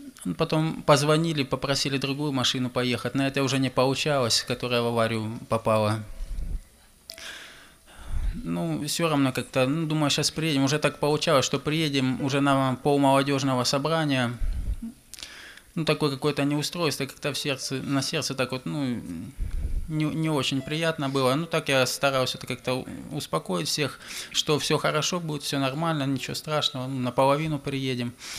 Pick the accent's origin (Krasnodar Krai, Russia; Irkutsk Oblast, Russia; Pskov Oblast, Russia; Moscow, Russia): Krasnodar Krai, Russia; Kropotkin; мы приехали из Кропоткина. Ну, как с Кропоткина? Кропоткин считается, это Тбилисская станица, там рядом Армавир, отрада Кубанская.